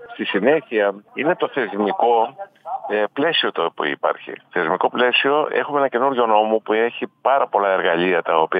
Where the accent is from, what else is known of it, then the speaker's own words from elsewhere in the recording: Ampeliko, Thessaly, Greece; Εγώ θυμάμαι στο χωριό μου, στο Αμπελικό Καρδίτσα, μικρό παιδί, όλοι οι κάτοικοι του χωριού που ήταν γύρω στους 400 κατοίκους